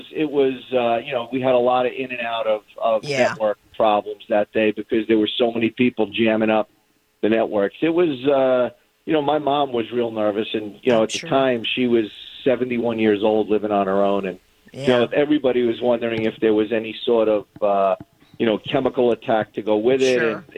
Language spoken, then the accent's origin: English; Brooklyn, New York, United States; where I grew up in Brooklyn, New York, right near Sheepshead Bay and Coney Island is where I grew up and where I was staying